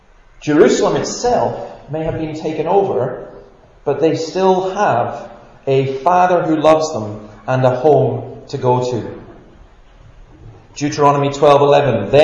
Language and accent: English; Scotland, United Kingdom; They say, well, we don't want too much of that emotional stuff, especially if we're Scottish and so on. We don't do that.